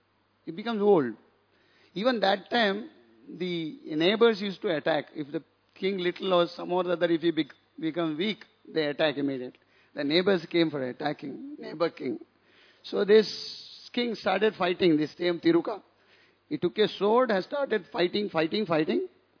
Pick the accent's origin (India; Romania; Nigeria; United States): India; and we India, it is very sad to say